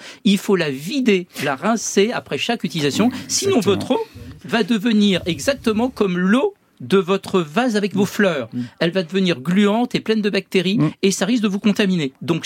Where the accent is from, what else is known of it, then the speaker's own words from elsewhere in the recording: Grand Est, France; quelles que soient vous soyez breton ou alsacien comme moi